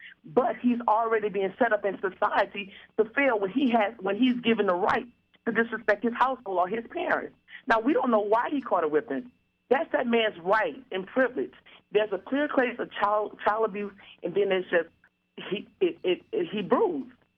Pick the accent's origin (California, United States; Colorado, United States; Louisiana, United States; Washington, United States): Louisiana, United States; New Orleans; because I'm from the South, I'm from New Orleans, matter of fact